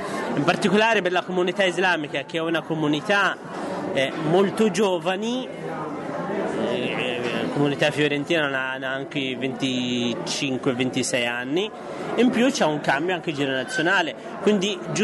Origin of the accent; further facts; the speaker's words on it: Yemen; a iniziare dal mio paese di origine, Yemen